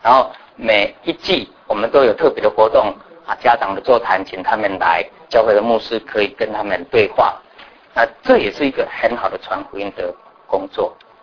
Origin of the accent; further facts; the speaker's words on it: Taiwan; 60%都是从台湾来的。所以一听到这个台湾水灾的时候，我想第一个感受到说，我们能够做什么啊？那是我们的故乡，